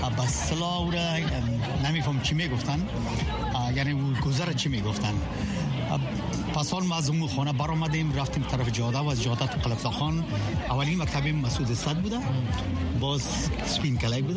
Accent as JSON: {"language": "Persian", "country": "Afghanistan", "said": "ما هنوزم افغان هستیم، همه چیز افغانی است"}